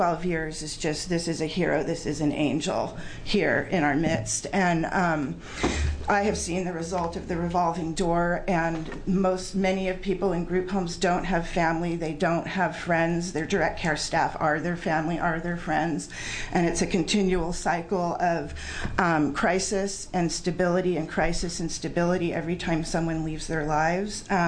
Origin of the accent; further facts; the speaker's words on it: Eugene, Oregon, United States; I'm from Eugene.